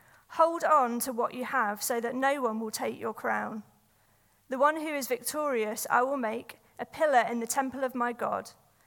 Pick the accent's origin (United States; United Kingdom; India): United Kingdom; London; now in Manchester, United Kingdom; I'm from London, and I've got Scottish heritage, but I live in Manchester